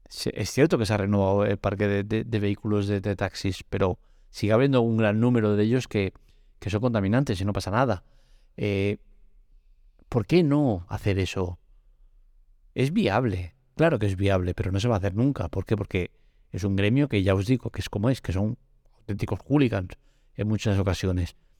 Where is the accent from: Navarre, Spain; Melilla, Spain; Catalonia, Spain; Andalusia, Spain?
Catalonia, Spain; Que yo como catalán no defiendo el tema este de obligatorio catalán, que no sé qué.